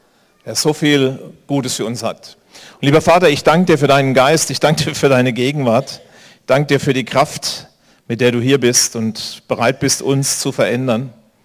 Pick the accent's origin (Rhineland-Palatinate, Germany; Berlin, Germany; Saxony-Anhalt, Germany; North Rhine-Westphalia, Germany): Berlin, Germany; ich bin ja eigentlich Berliner.